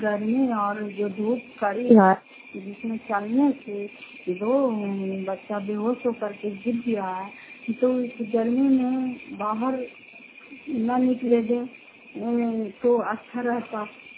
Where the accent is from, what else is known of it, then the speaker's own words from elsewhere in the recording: Makrauta, Bihar, India; घर पति ऐसी संचार मकड़ौता जिला नालंदा प्रांत ब्लॉक की निवासी हूँ